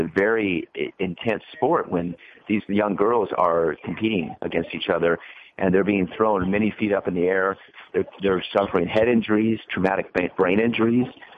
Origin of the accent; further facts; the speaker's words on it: Escondido, California, United States; I'm from Escondido here in North County, San Diego, just about 20 minutes east of here of Oceanside.